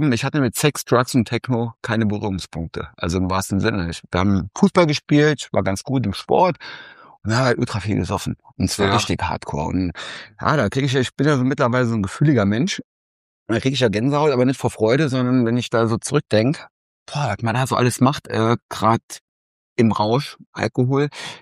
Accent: Saarland, Germany; born there; moved away as an adult; now in Cologne, Germany; Ich bin ja gebürtiger Saarländer, Trein- und Seelendorf, französisch-luxemburgische Grenze, also irgendwo wirklich im Nirgendwo. Und dann mit 35 Ehe, sage ich mal, gescheitert und dann nach Köln gekommen

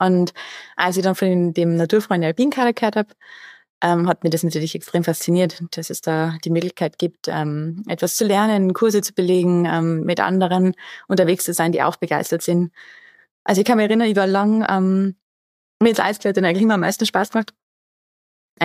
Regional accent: Carinthia, Austria; now in Innsbruck, Austria; Ich komme ursprünglich aus Kärnten, aber wohne jetzt schon länger in Innsbruck, in Tirol.

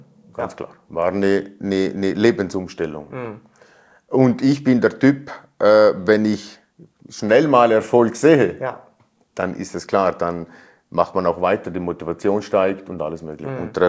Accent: Liechtenstein; Ich komme aus Liechtenstein.

